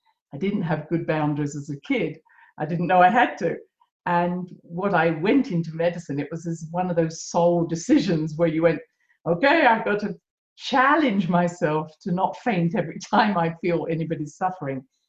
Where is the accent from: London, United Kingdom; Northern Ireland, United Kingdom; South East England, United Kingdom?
London, United Kingdom; brought up around homeopaths, healers, holistic medicine, channelers, very much part of my background growing up around London. And my mother was from Scotland